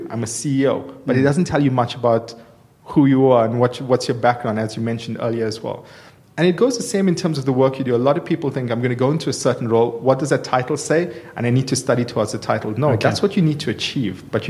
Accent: Durban, KwaZulu-Natal, South Africa; So I grew up in Durban in an area called Clare Estate.

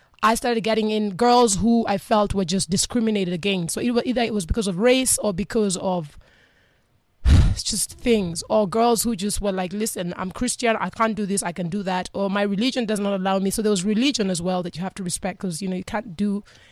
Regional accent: Kenya; when I grew up in Kenya. I'm born and raised in Kenya for most part.

